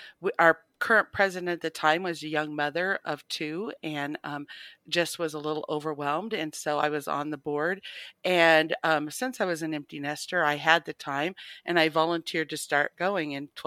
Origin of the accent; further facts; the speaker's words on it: Idaho, United States; Well, I'm originally from Idaho, traveled around the country. My husband was in the military, came back to Idaho in 98